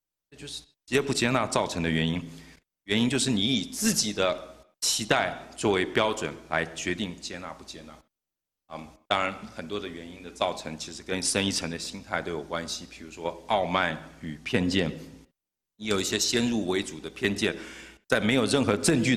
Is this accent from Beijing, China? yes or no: no; Henan, China; 我就是河南人，我爸爸就是河南来的